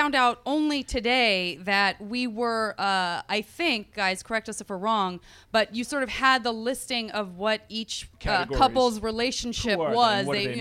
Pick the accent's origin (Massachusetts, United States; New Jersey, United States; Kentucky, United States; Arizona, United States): Arizona, United States; Tucson; Wait a minute. I'm from Tucson.